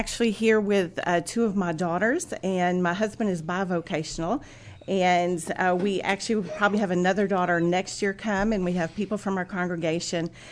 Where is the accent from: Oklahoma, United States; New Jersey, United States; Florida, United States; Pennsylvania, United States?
Oklahoma, United States; Ramona; I'm from Ramona, Oklahoma.